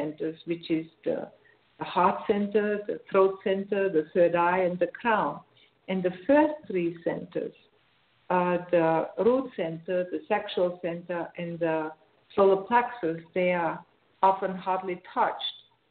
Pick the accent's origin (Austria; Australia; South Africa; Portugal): Austria; accent: Austrian; English is a second language; I come from another country, as you might hear from my accent. I'm Austrian. I come from Austria, and like in Austria, the religion is very Catholic.